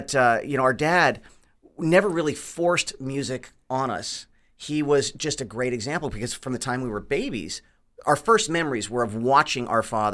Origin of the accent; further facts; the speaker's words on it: California, United States; We came from Southern California